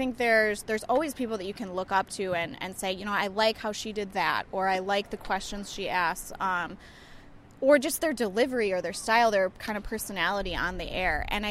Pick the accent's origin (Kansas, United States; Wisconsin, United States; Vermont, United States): Wisconsin, United States; Madison; I really consider myself like a hometown girl. I grew up in Madison. I went to school at Marquette University.